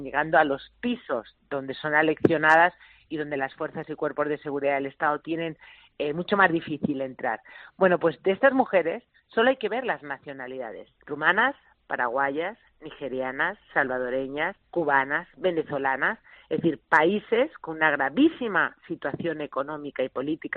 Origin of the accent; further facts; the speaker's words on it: Toledo, Castilla-La Mancha, Spain; Pues encantada de estar en mi tierra, jugar en casa.